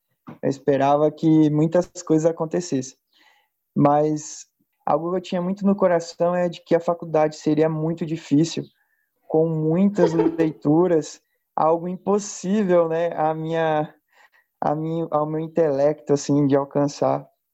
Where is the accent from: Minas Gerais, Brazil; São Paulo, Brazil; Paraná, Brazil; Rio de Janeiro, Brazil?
São Paulo, Brazil; Presidente Bernardes; sou do interior de São Paulo, de Presidente Bernardes, região de Presidente Prudente, da quinta região. Hoje eu sou seminarista em São Paulo, na Igreja Metodista em Água Fria, na Zona Norte.